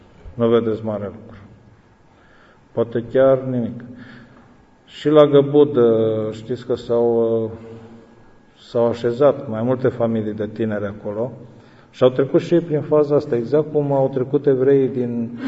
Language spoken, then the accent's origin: Romanian; Romania; now in France; Adică toată România așa o văd după ce vin din Franța, ca fiind împărtășanie. Și chiar simt harul cum vine din orice coceabă și din asfalt și din pom și din pământ și din aer și din tot. Har peste har. Asta e țara noastră.